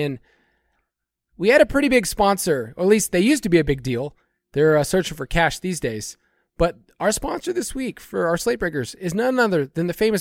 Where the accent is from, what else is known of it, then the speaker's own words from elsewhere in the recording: Georgia, United States; Nick Chubb from my home state of Georgia, originally from Cedarton.